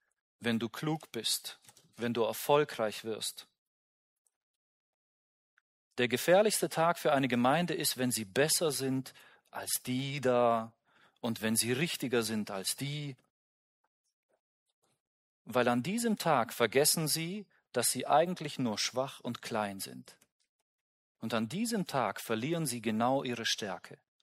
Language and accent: German; Günzburg, Bavaria, Germany; als ich in meiner Heimatgemeinde in Günzburg aufgewachsen bin